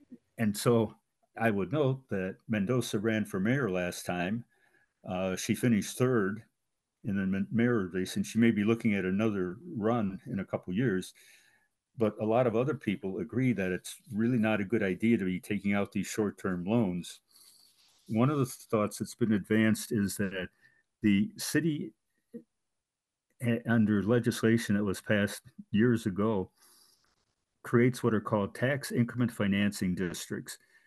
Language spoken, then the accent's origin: English; Joliet, Illinois, United States; the city that has the second most is my hometown of Joliet.